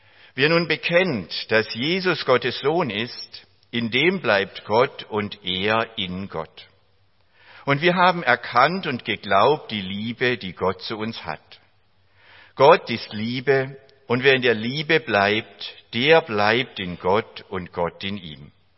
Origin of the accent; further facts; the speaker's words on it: Niefern, Baden-Württemberg, Germany; also born or lived in Eisingen; Wie Sie aus meinem Namen schon erraten können, komme ich aus Niefern, bin in Niefern in die Grundschule gegangen, aber dann später hat uns Gott nach Eisingen geführt, damit ich dort im Konfirmandenunterricht zum lebendigen Glauben an Jesus Christus finden konnte.